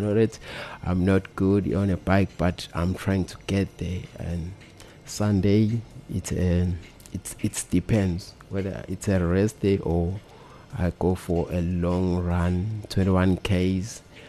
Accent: Groutville, KwaZulu-Natal, South Africa; English is a second language; Greeting everyone. … from Groutville

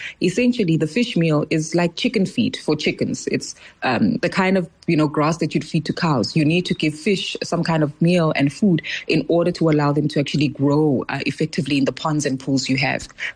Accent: South Africa; we as South African consumers are always looking for affordable means of accessing protein.

